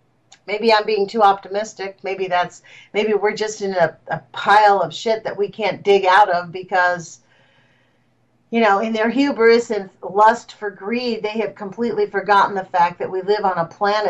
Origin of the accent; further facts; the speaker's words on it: California, United States; I'm from Southern California